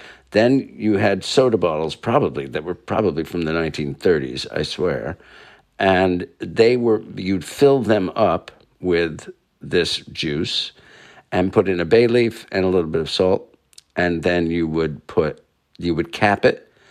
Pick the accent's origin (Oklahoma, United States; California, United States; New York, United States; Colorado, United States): New York, United States; Katonah; Well, I grew up in Westchester County, Catona, New York, about 50 miles north of the city. And my parents are both Italian-American, and their parents had come from Italy.